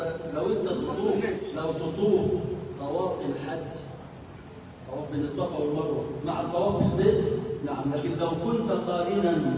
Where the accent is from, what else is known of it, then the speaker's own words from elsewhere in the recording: Egypt; فلو غطت وجهها زي ما عندنا في مصر يقول لك طرحة أو رشاشة أو كذا لا حرج فيها